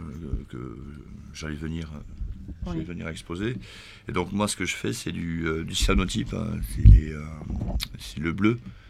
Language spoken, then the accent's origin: French; Tarbes, Occitanie, France; je viens de Tarbes.